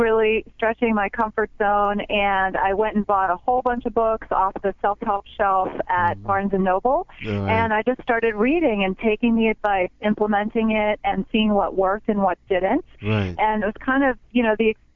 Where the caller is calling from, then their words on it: Brooklyn, New York, United States; I'm calling you from beautiful, sunny Brooklyn, New York.